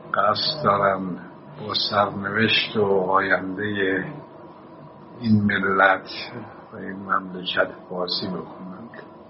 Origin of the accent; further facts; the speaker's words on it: Iran; من به عنوان یک ایرانی